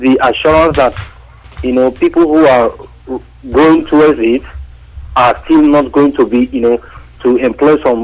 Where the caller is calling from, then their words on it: Sweden; I'm calling from Sweden.